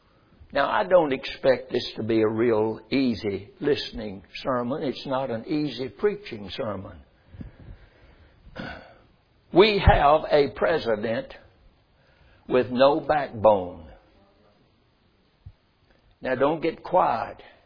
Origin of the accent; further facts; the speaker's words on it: United States; and I am an American, and I was born in this country. And I love my country.